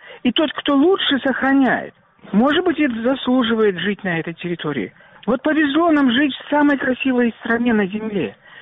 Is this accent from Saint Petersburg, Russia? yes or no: yes; Saint Petersburg, Russia; born there; Я не знаю, почему я родился русским. Я не знаю, почему я родился в Петербурге.